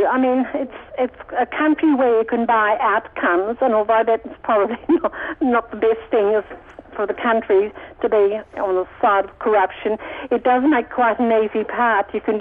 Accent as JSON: {"language": "English", "country": "Australia", "said": "being an Australian"}